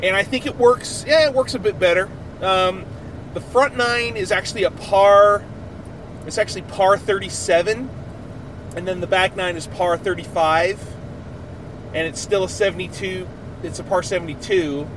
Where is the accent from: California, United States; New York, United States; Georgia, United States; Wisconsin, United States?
California, United States; Sacramento; the course has a bit of history in my city. Growing up in Sacramento, for years there was the Big Three golf courses to be able to play